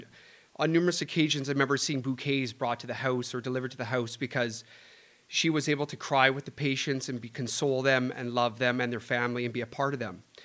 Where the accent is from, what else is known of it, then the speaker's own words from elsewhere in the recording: British Columbia, Canada; I was raised in Vancouver Island, BC, by an alcoholic mother.